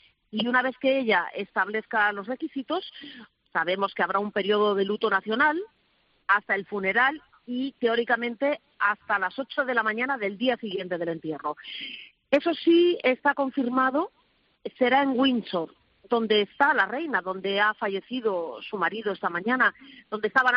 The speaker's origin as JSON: {"language": "Spanish", "country": "Spain", "said": "es sido muy llamativo, por lo menos para una española como yo"}